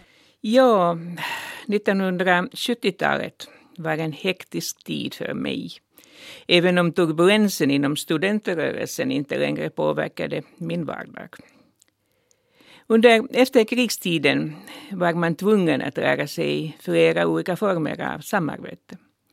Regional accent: Helsinki, Uusimaa, Finland; Jag är född och uppvuxen i Berghäll i Helsingfors.

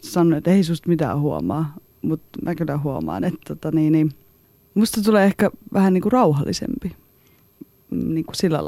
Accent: Georgia; also born or lived in Petrozavodsk, Russia / Russia; mä oon syntynyt Petroskoissa, heti sitä aika nopeasti kotiuduin Georgia, niin mä seilasin aika pitkälti Georgia-Venäjän väliä.

